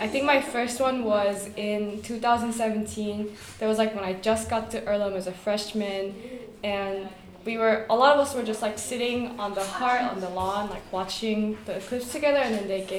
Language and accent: English; South Korea; I'm a student from South Korea and a recent graduate of Earlham College.